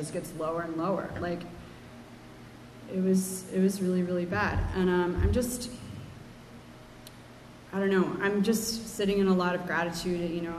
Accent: New York, United States; Like, I'm a New Yorker.

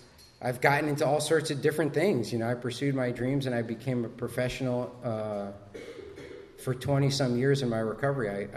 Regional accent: Washington Heights, New York, United States; I'm from Washington Heights.

